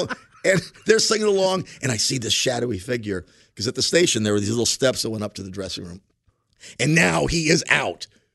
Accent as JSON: {"language": "English", "country": "Ireland", "said": "But I'm Irish, and this when I get mad, sometimes that burner stays on."}